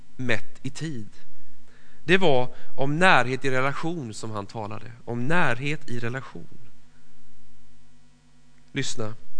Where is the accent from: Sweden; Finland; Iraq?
Sweden; Virserum, Kalmar County; now in Gothenburg, Sweden; Jag är född i Småland, i Lilla Virserum, och känner mig många gånger som en smålänning, bara i positiv bemärkelse, för det finns inget annat. Men jag har i år bott lika länge i Göteborg som jag bodde i Virserum